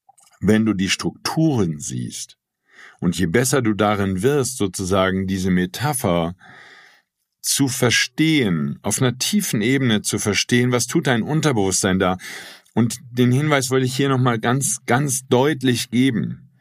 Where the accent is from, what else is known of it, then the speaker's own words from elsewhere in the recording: Wuppertal, North Rhine-Westphalia, Germany; Und das Neandertal war nicht so weit weg von meiner Heimat Wuppertal.